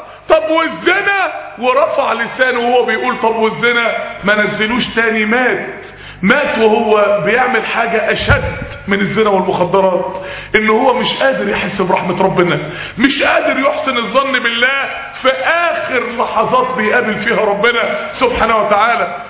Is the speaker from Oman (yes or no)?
no; Mansoura, Dakahlia, Egypt; عندنا في المنصورة